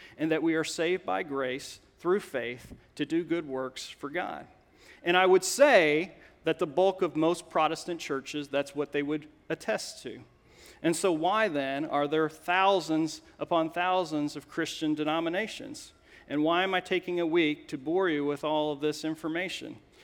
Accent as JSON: {"language": "English", "country": "United States", "said": "as does the fact that I'm an American, as does the fact I'm a Gen Xer, that I'm a male"}